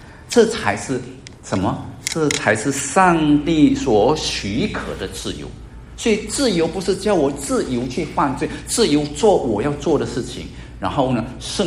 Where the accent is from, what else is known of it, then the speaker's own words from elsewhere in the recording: China; 而我们中国人最喜欢叫的是什么？